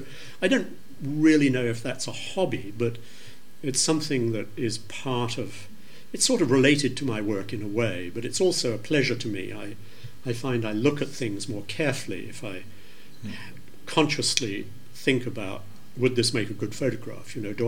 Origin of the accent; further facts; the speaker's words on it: London, United Kingdom; I grew up in London where they have the wonderful St. Bride Printing Library